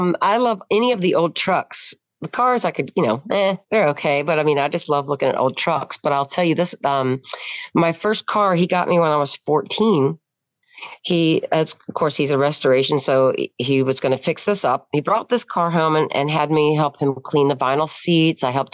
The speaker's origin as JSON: {"language": "English", "town": "Rockingham County", "region": "Virginia", "country": "United States", "tie": "born or raised there", "also_born_or_lived": "Waynesboro, Virginia", "said": "I was born in Waynesboro, Virginia. Okay. However, that was very short lived and have been raised majority of my life right here in Rockingham County."}